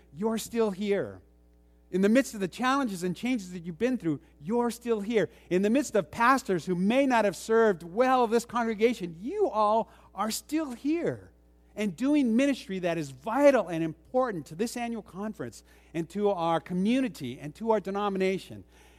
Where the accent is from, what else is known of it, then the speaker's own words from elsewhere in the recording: California, United States; that I came from California and moved here to the Pacific Northwest.